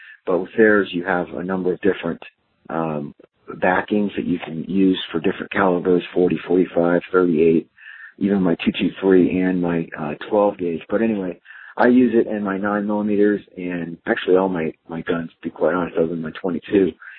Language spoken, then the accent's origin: English; Cincinnati, Ohio, United States; I'm from Cincinnati.